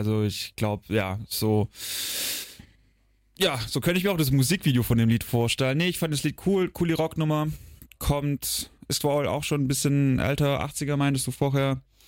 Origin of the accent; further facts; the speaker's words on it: Baden-Württemberg, Germany; Ja, ich bin dieses Wochenende in der Heimat. Also ich komme aus dem Süden. Ich bin ein Schwabe.